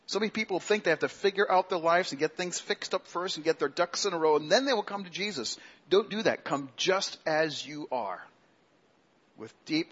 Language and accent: English; England, United Kingdom; I grew up in a family where the mom and dad that believed in God, Anglican background as English people